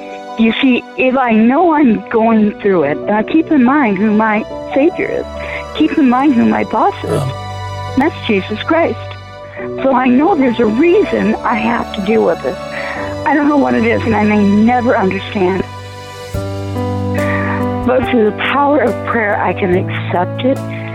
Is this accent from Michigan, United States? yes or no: yes; Lansing, Michigan, United States; I'm from Lansing, Michigan.